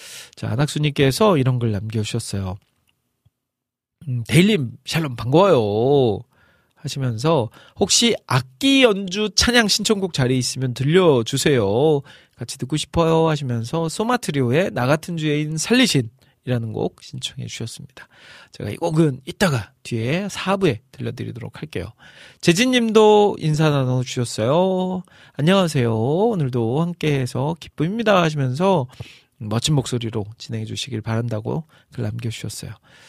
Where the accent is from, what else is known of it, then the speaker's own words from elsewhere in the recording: Iksan, North Jeolla, South Korea; 여러분들 저희 고향 익산이거든요.